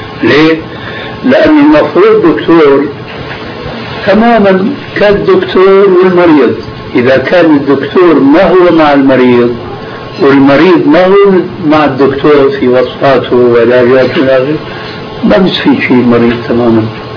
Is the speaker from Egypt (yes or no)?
no; Damascus, Damascus Governorate, Syria; بعض القراء عندنا في دمشق